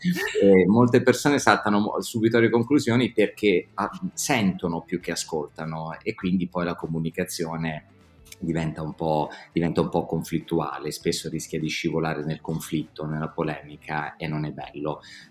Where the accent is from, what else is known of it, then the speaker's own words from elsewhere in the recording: Vasto, Abruzzo, Italy; also born or lived in Atessa; una grande passione per la mia terra, per la mia città che è Vasto. Sono nato ad Atessa, ma sono sempre poi vissuto a Vasto, ho fatto lì tutte le mie scuole, poi mi sono staccato da Vasto per l'università.